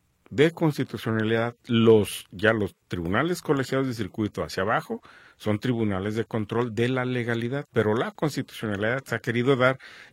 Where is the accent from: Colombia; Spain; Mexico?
Mexico; Quien le pagamos somos todos los mexicanos